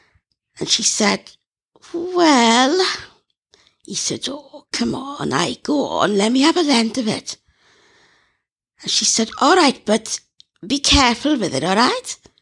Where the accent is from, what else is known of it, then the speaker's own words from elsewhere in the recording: Wales, United Kingdom; born there; This story takes place in Wales, and so you'll have to put up with my Welsh accent, which, although I was born here and live here, as you can hear at the moment, I have not got.